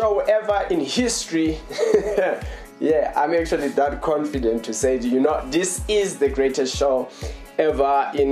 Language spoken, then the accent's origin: English; Johannesburg, Gauteng, South Africa; We're from South Africa, in Johannesburg.